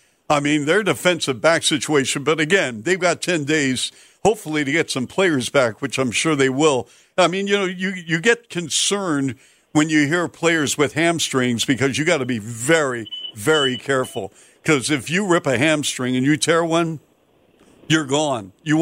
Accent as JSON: {"language": "English", "town": "Seattle", "region": "Washington", "country": "United States", "said": "And I'm from Seattle. I'm wearing my Seattle Supersonics hoodie."}